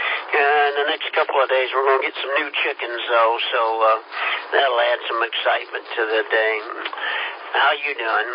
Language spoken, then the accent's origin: English; Kansas, United States; We're originally from Kansas, and my wife, Bernice, is with me here 52 years.